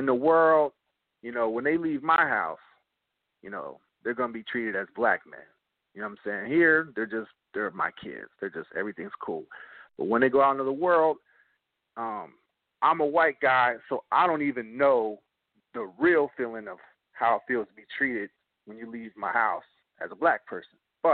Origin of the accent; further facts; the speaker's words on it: Philadelphia, Pennsylvania, United States; growing up on the East Coast, people didn't really, well, I was from Philly, but then I ended up in the South.